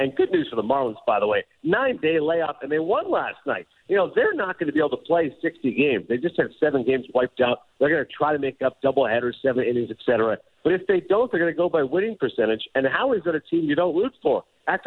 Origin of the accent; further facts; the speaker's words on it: Canada; Hang on, I'm Canadian. What do I need to learn about U.S. history for?